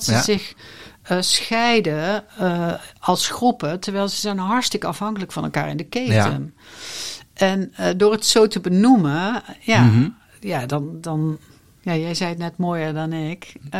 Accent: North Brabant, Netherlands; En ik kom uit Brabant.

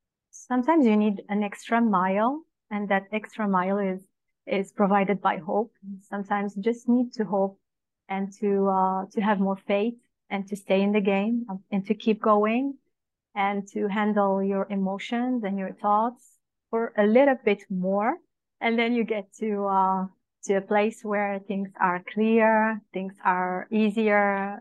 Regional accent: Morocco; So I am from Morocco.

